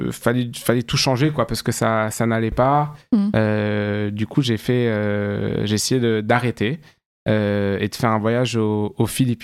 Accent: France; surtout en tant que Français, là-bas

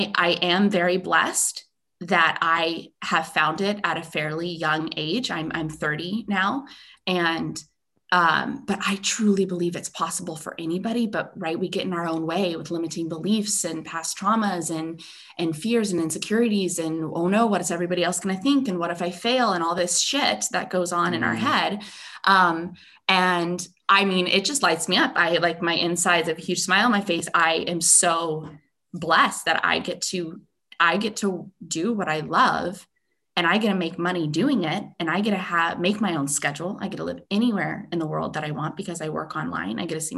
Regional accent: United States; now in Netherlands; And I am an American girl living in the Netherlands. I married a Dutch man and currently living in Southern Holland.

